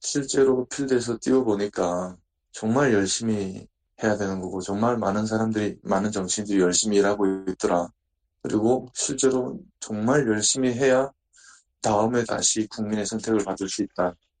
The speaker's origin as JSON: {"language": "Korean", "country": "North Korea", "moved": "as an adult", "lives_now": "South Korea", "said": "제가 15년 전에 탈북하지 않았습니까? 정말 아무것도 없이 맨몸으로 탈북한 청년이"}